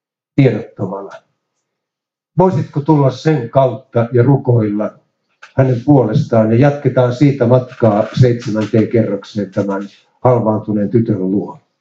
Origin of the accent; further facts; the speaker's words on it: Ylistaro, South Ostrobothnia, Finland; born there; minun synnyin paikkakunnallani Ylistarossa